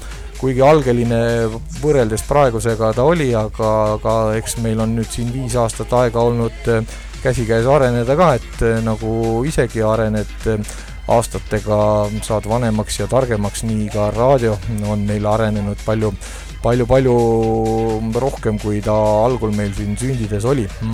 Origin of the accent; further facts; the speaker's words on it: Võru County, Estonia; moved away; Ma olen ka Võrumaalt sünni ja loomupoolest, aga jah, viimased 20 aastat pea ei ole seal olnud.